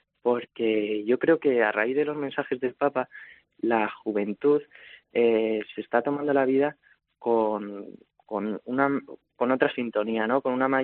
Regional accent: Madrid, Community of Madrid, Spain; Sí, bueno, yo soy de Madrid.

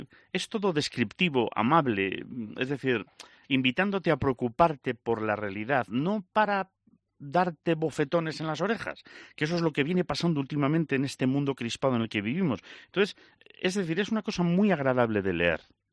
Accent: Salamanca, Castile and León, Spain; para los que fuimos criados en Salamanca, es un lío monumental, ¿eh?

